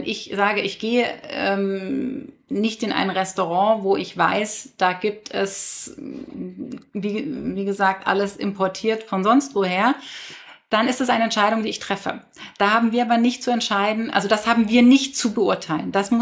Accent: Hamburg, Germany; wenn ich als Hamburger ein österreichisches Fleisch habe, ist das auch schon weit.

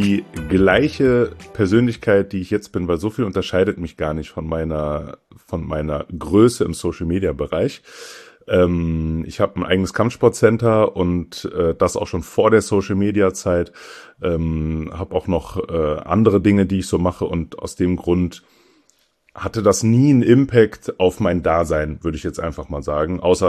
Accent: Hamburg, Germany; Meine Heimat ist tatsächlich Hamburg. Ich bin in Hamburg geboren worden als Sohn eines ghanaischen Papas und einer deutschen Mama

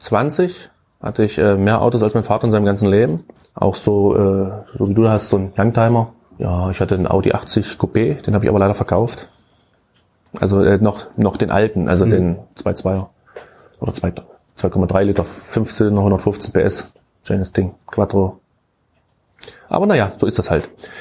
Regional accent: Köthen, Saxony-Anhalt, Germany; born there; Also ich bin gebürtiger Köthen, obwohl das hört man vielleicht nicht so.

